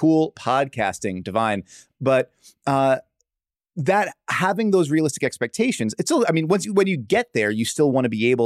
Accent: New York, United States; I am from New York. I'm a Knicks fan

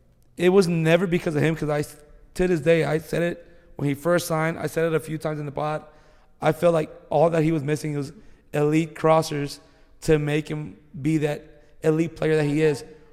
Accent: United States; I'm American. I was born in the U.S.

